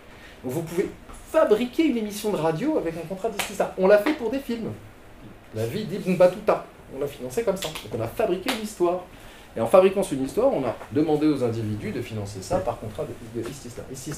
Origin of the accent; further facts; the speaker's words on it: Morocco; born there; Moi, je suis né au Maroc